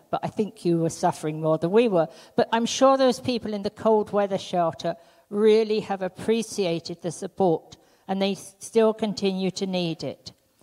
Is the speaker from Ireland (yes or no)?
no; Canada; I hope you can understand me, but I've been in England for 4 weeks, so my accent could be a bit stronger, but I will try to sound as Canadian as I can.